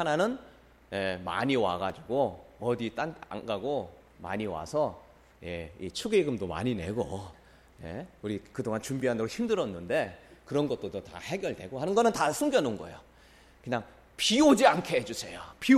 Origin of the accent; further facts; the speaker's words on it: Seosan, South Chungcheong, South Korea; 이제 저는 서산이니까 대전으로 가야 그 농인을 가르치는 학교가 있기 때문에 어릴 때부터 떨어져 지냈어요.